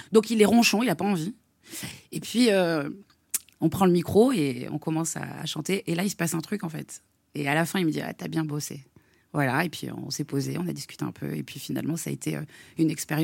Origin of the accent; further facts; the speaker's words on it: south of France, France; je viens du Sud, ça c'est évident.